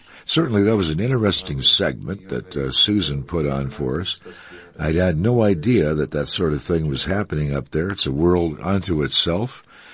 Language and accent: English; Story City, Iowa, United States; when I was growing up near Story City, Little Wall Lake, I remember as a actually, almost a wetland.